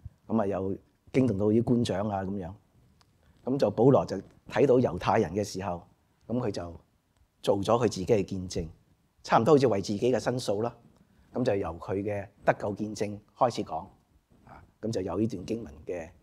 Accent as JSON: {"language": "Cantonese", "country": "China", "said": "即系等于我哋中国人一样系嘛？我系中国人系嘛？"}